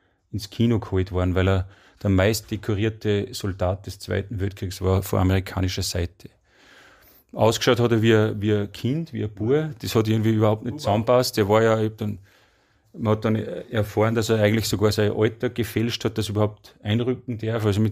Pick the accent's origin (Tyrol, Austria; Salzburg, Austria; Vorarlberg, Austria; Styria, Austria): Salzburg, Austria; born or raised there